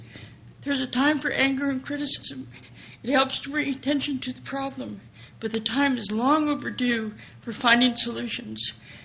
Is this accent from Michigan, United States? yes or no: no; California, United States; and I am from Riverside County.